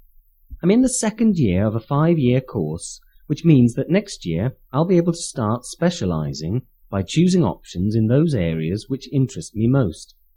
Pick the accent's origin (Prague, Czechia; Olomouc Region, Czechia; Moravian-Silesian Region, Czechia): Olomouc Region, Czechia; Jeseník; now in Brno, Czechia; and I come from Jesenik, a small town with a population of about 10,000 in the mountains of northern Moravia. But I'm currently living and studying in Brno.